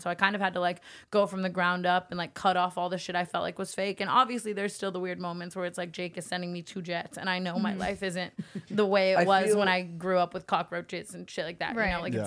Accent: Las Vegas, Nevada, United States; Like, I came from Vegas. I hated my family. I hated my life.

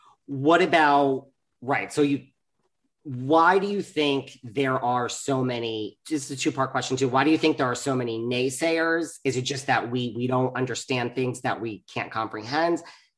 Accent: New York, United States; I'm from New York. I'm hardened.

